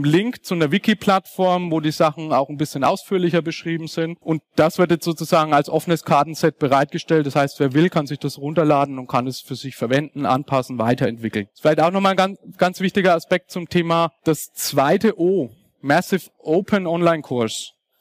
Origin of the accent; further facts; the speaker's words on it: Nuremberg, Bavaria, Germany; ich komme aus Nürnberg, Nürnberger Trichter